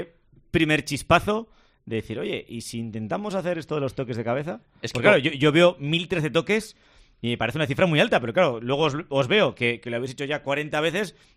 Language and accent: Spanish; Navarre, Spain; Somos navarros